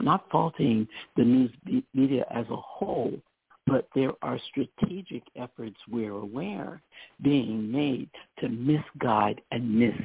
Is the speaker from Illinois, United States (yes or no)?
no; New York, United States; Yes, it's … I'm from the New York area, and I'm very grateful.